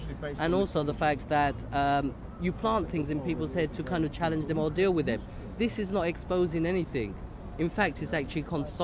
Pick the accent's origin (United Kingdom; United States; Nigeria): United Kingdom; London; I'm from East End. I'm working class. I'm another background apart from English. I live with English people. I live with Bangladeshi people. Oh, I'm Bangladeshi.